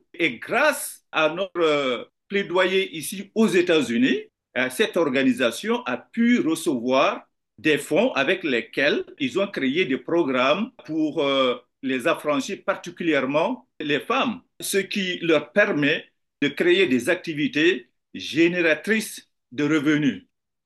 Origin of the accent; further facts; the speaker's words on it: Mauritania; Puisque je suis de la Mauritanie et c'est un pays qui est interpellé par la pratique de l'esclavage